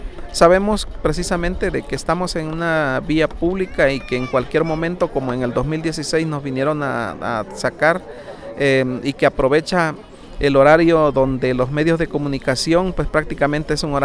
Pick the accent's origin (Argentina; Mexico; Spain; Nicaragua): Mexico; como mexicanos podemos pararnos incluso en los últimos centímetros que nos corresponde como nuestra patria.